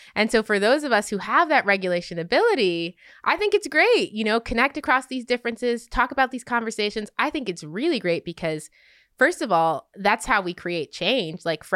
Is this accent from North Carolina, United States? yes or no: no; New York City, New York, United States; I grew up in New York City, so I was not used to blatant racism.